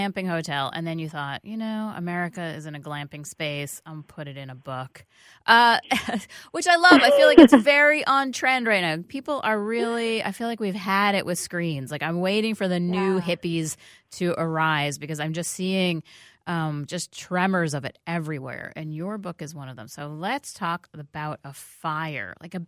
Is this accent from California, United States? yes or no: no; New York City, New York, United States; So I grew up in New York City